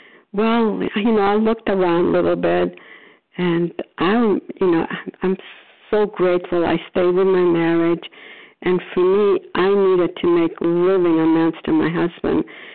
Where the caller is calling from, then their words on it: Port Charlotte, Florida, United States; No, I'm calling from Florida, Port Charlotte, Florida.